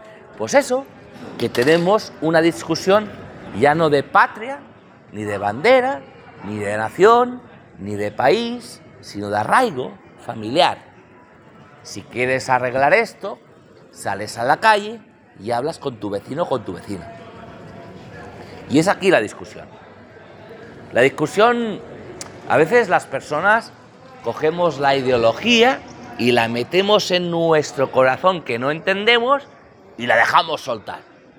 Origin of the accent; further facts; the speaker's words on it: Catalonia, Spain; Porque aquí en Cataluña, yo como catalán, hemos tenido un sesgo